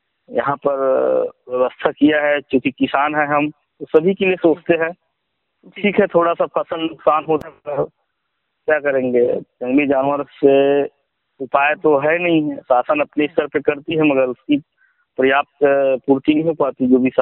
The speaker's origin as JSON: {"language": "Hindi", "region": "Chhattisgarh", "country": "India", "tie": "born or raised there", "said": "मेरा गांव वैसे जिला मुख्यालय राजनांदगांव से 16 किलोमीटर और दुर्ग जिला मुख्यालय से 22 किलोमीटर के बीचों बीच है।"}